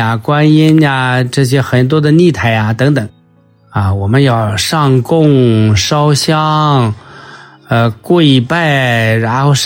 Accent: China; 在过去，我们中国人信的很多天、地或道，天，我们中国人就是高高在上

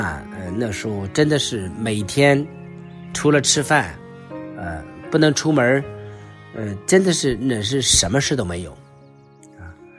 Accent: China; 就像我们中国人说，书中自有黄金屋啊

